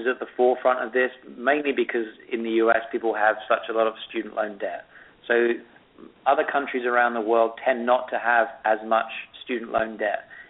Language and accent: English; United Kingdom; now in United States; In my home country, in the UK, the tuition costs at school now have started going up